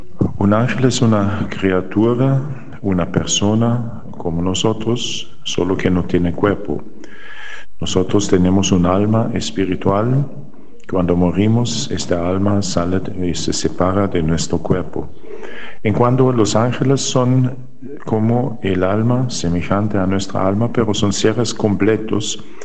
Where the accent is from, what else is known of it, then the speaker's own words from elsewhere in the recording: Germany; Spanish is a second language; Me presento … soy alemán, sacerdote de la Orden de la Santa Cruz.